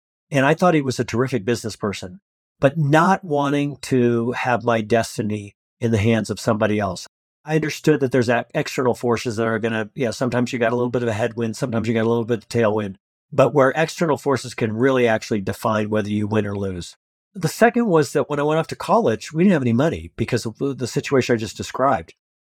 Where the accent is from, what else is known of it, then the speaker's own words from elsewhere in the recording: Colorado, United States; I grew up in a really rural part of Colorado. The closest town to me had a population of 350